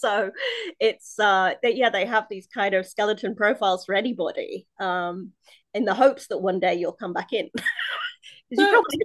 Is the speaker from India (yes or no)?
no; United Kingdom; I'm in obviously miles and miles away from where my home is. I'm British. And so, I have relatives in the UK